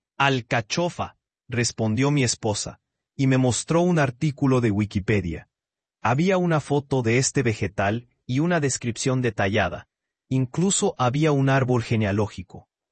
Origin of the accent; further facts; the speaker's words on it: Belarus; Spanish is a second language; Yo soy originario de Bielorrusia, y de niño vi a menudo comerciales en la televisión